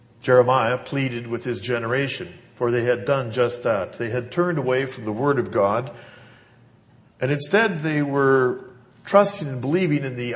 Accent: Saskatchewan, Canada; as most of you know, I'm originally from Saskatchewan.

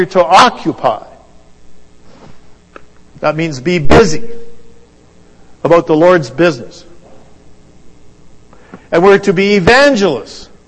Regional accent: Saskatchewan, Canada; passport you were born in Canada. I said, that's right. He said, where in Canada? And I told him, oh, I'm from Saskatchewan too, he said.

